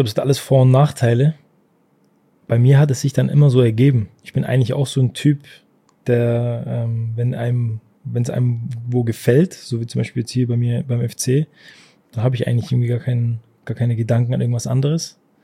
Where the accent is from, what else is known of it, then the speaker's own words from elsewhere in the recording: Swabia, Germany; Also ich bin Schwabe gewesen, das erste Mal, dass ich dann wirklich weg bin aus der Heimat, auch wenn es nicht weit war.